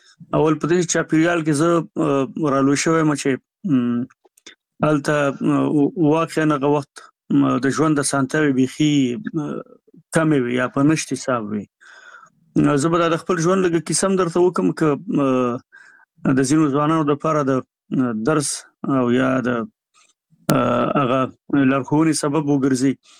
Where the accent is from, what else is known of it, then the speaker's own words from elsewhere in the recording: Nangarhar, Afghanistan; زموږ کلی د دغه نه ډېر لرې دی، د جلال آباد نه، د ښار نه